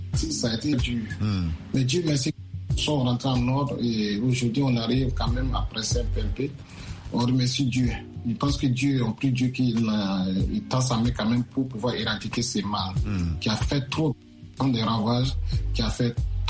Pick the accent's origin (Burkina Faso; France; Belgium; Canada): Burkina Faso; also born or lived in Abidjan, Côte d'Ivoire; now in United States; Et juste quand j'ai quitté Abidjan, quand c'est arrivé au pays, au Burkina, paf, les pandémies, ça a commencé